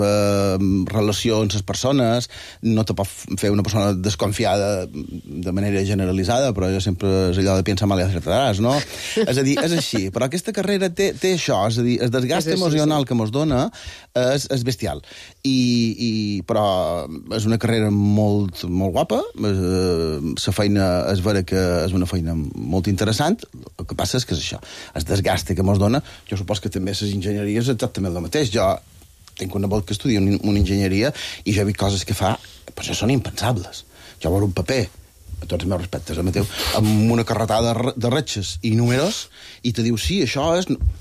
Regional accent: Bunyola, Balearic Islands, Spain; jo som de Bunyola i som així.

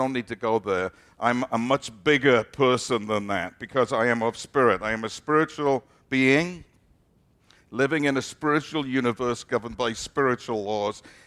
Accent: United Kingdom; Because I'm from Britain, and when I grew up, every other word was a four-letter word, basically, in certain parts of the country.

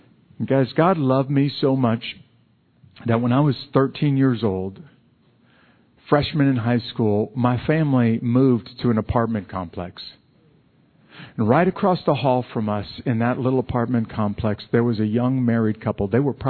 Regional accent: Fort Benning, Georgia, United States; And it happens in my hometown in Fort Benning, Georgia.

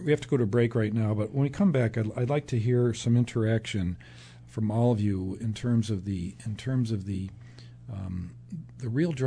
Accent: Buffalo, New York, United States; people would say, well, where are you from? And I'd say, Buffalo, New York, and they'd give me a quizzical look.

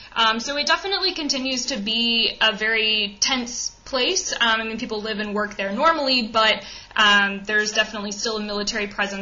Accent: United States; moved away as an adult; but also being an American here, there are a lot of Americans here.

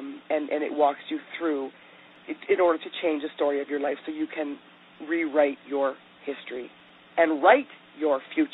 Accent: Canada; because I'm Canadian

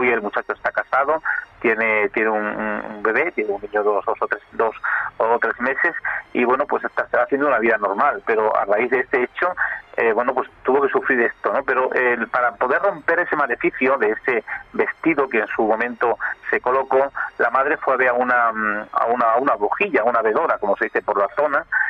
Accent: Extremadura, Spain; en un pueblo muy cercano a mi pueblo, ¿no?, en Cheles, en Badajoz, en la raya con Portugal.

